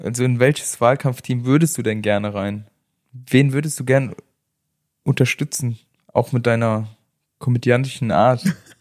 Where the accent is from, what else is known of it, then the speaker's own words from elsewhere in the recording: Saarland, Germany; Wäre ich ein Bayer vielleicht, aber so als Saarländer, nee.